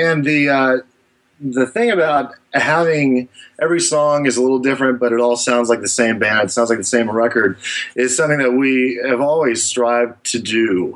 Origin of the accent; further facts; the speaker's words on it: Texas, United States; and that's not just because we're from Texas, it's because they're amazing.